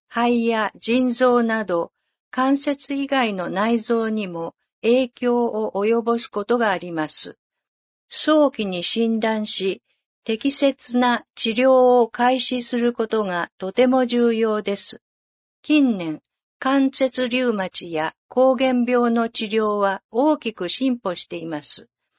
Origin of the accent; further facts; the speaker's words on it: Gifu, Japan; 私自身が東濃地方出身ですので、多治見市で診療ができることを大変嬉しく思っております。